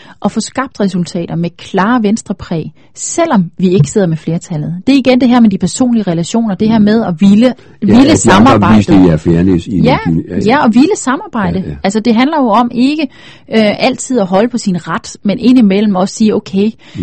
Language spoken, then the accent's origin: Danish; West Jutland, Denmark; nu er jeg jo fra Vestjylland, så det ligger mig jo sådan lidt fjernt at rose mig selv